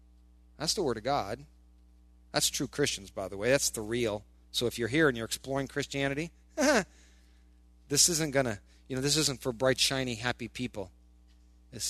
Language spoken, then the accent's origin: English; Midwest, United States; You know, I'm from the Midwest.